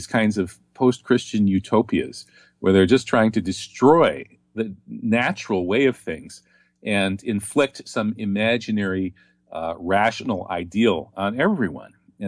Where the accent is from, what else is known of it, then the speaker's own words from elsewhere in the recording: Wisconsin, United States; I'm from Wisconsin, where we cheer for the Green Bay Packers football team.